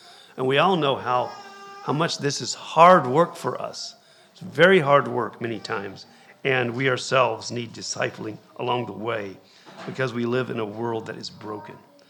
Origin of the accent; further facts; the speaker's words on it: Virginia, United States; now in Ireland; I'm not from Ireland. My homeland is in the United States. I'm embarrassed about a few things right now, to be honest about it. But my homeland is there in the Shenandoah Valley.